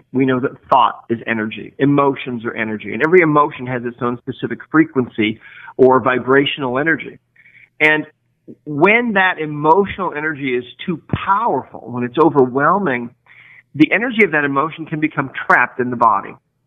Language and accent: English; Montana, United States; I grew up in Montana. And we had a ranch for a while. We had about 50 head of horses.